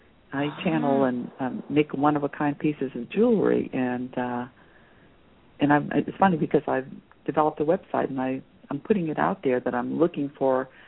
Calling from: Maine, United States; I'm calling from Maine.

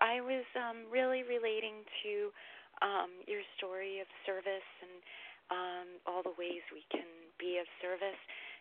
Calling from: New York, United States; I'm in New York.

